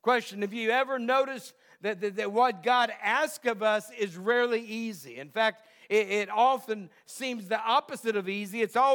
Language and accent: English; Texas, United States; I grew up near Houston, which is a large city. So I kind of know the dealings of a large city.